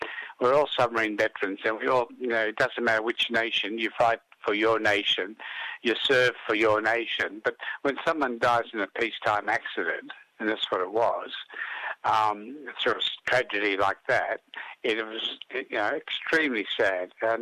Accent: Australia; Look, I'm from Australia. I talk a little bit of Polish, I talk a little bit of English, and I talk a lot with my hands.

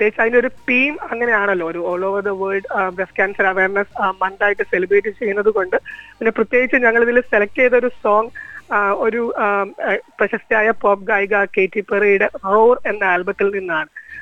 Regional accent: Kerala, India; now in Canberra, Australia; നമ്മൾ കാൻബറയിൽ ഡാൻസ് അഡോറ എന്ന പേരിൽ ഒരു moms and daughters dance group ഉണ്ട്. ഞങ്ങൾ 4 മലയാളി അമ്മമാർ

